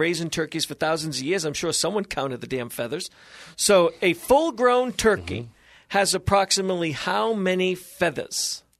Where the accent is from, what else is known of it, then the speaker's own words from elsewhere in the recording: Massachusetts, United States; I liked this because I grew up right near Plymouth